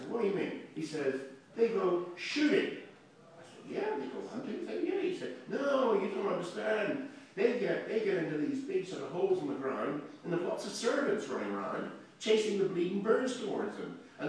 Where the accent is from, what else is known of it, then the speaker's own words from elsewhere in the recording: Northern Ireland, United Kingdom; also born or lived in London; I went through the 70s, I'm from Northern Ireland